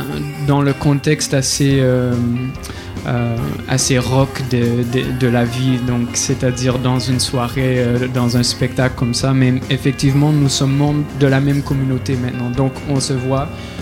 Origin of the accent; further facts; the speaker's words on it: Quebec, Canada; first language English; j'ai grandi au Québec dans une famille anglophone, mais dans une école francophone justement et une société francophone, donc. Et j'habite toujours à Montréal, donc je m'expose un peu à cette diversité finalement. Donc je parle l'anglais et le français